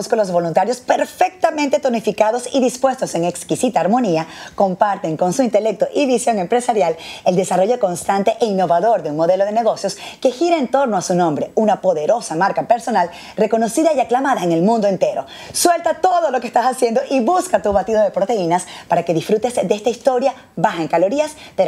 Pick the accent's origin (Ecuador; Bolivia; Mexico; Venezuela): Venezuela; Maracay, Aragua; Somos de Maracay las dos. Somos piscianas las dos. Yo del 24, tú del 25.